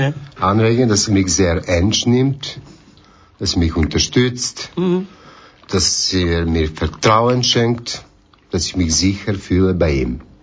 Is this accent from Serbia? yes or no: yes; Serbia; moved away as an adult; now in Switzerland; ich komme ursprünglich aus Serbien, bin 1968 geboren in Serbien, bin dort aufgewachsen, mit 18 bin ich in die Schweiz gekommen. Das war 1986.